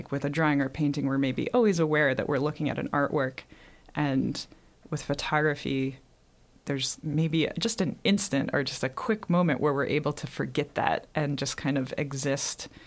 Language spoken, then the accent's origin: English; New York, United States; So I grew up in New York State, and then I ended up going to Cornell for undergrad